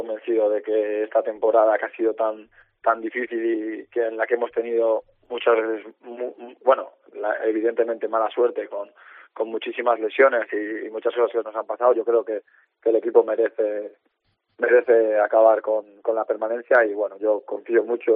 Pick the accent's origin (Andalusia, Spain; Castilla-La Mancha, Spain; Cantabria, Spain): Cantabria, Spain; Santander; he notado mucho el cariño de la gente de mi tierra, de Santander